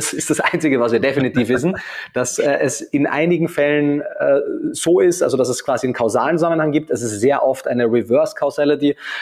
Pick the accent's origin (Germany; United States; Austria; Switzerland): Austria; born there; ich bin weder Österreicher noch bin ich Veganer, sondern ich wurde in Österreich geboren